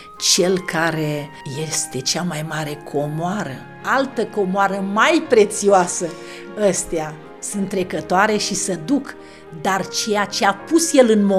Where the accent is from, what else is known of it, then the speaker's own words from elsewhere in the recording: Unirea, Dolj, Romania; M-am născut în Comuna Unirea, județul Dolj, într-o familie de țărani săraci. Am terminat liceul la Calafat.